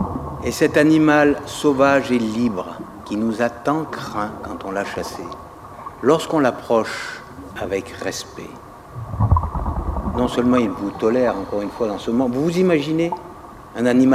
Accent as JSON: {"language": "French", "region": "Brittany", "country": "France", "said": "même chez nous, en Bretagne, un certain nombre de pêcheurs très vertueux."}